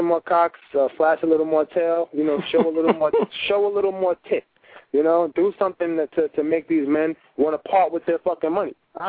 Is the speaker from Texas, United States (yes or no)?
no; Brooklyn, New York, United States; Like, I'm from Brooklyn and all that shit.